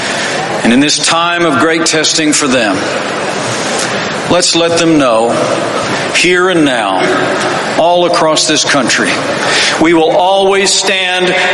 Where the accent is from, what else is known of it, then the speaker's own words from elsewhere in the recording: Indiana, United States; In my home state of Indiana, we prove every day that you can build a growing economy on balanced budgets, low taxes